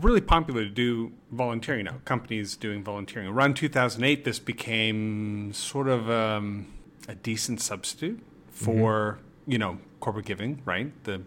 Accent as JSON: {"language": "English", "country": "Canada", "said": "I'm Canadian, so let's just get that out of the way."}